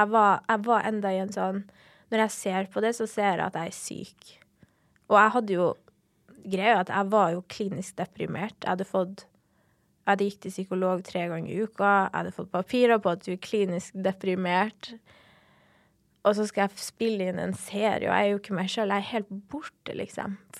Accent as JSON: {"language": "Norwegian", "town": "Alta", "region": "Finnmark", "country": "Norway", "moved": "yes", "said": "hvor jeg kommer fra I Alta, og så jeg sånn, men jeg flyttet jo fra Alta, fordi jeg hater å gå på tur, sånn, og derfor jeg bor her."}